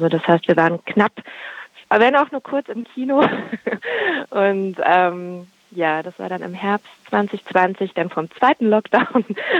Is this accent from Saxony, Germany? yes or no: no; East Berlin, Berlin, Germany; born there; ich bin 1985 in Ostberlin geboren